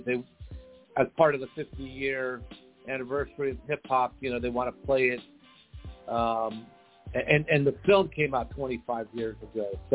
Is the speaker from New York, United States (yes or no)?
yes; New York, United States; Because I was from New York at the time and I was living there, it was really heavy New York artists.